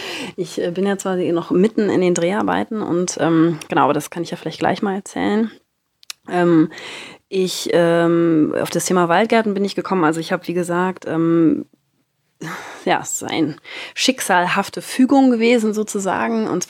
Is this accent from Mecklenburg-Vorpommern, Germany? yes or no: yes; Rostock, Mecklenburg-Vorpommern, Germany